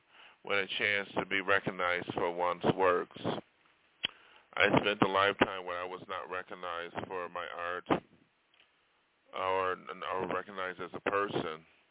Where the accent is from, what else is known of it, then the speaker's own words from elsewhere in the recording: New York, United States; now in Los Angeles, United States; That's why I came from New York State and came to Hollywood to be a star.